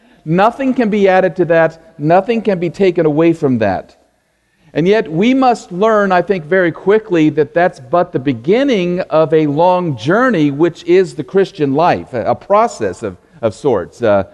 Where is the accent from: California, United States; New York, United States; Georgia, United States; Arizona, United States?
California, United States; now in Denton, United States; I came from Southern California on a jazz trombone scholarship to UNT.